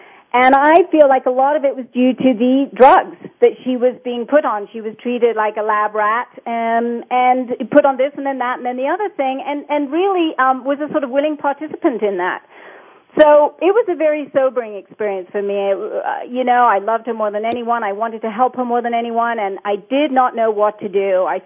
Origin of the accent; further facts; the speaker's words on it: England, United Kingdom; now in United States; I wasn't sure how to make money as an English woman with a ballet career and a circus career in America.